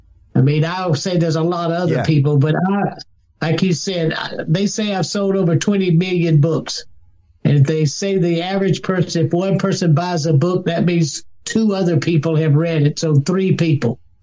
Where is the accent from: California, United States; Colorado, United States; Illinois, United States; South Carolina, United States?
South Carolina, United States; I'm from South Carolina. Growing up in the 50s in South Carolina, everybody goes to hell down here.